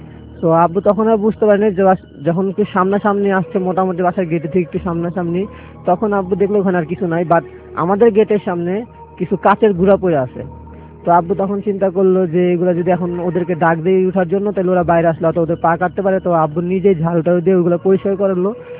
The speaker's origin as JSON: {"language": "Bangla", "town": "Dhaka", "region": "Dhaka Division", "country": "Bangladesh", "tie": "born or raised there", "said": "2003 সালে আমি তখন ক্লাস 3-তে পড়ি। তো আমরা থাকতাম ধানমন্ডি, ওইখান থেকে আমরা জিগাতলা ট্রান্সফার করি আর কি, জিগাতলা যাই।"}